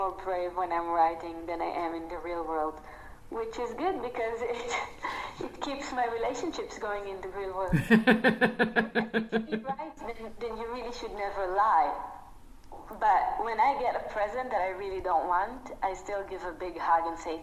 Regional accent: Tel Aviv, Tel Aviv District, Israel; my grandparents were refugees. Of course, I grew up in Tel Aviv.

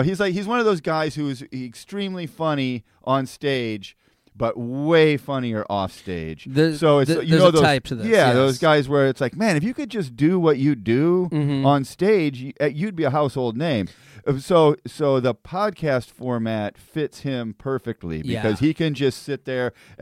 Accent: Peoria, Illinois, United States; Well, I'm from the Midwest, so I show up for work every day.

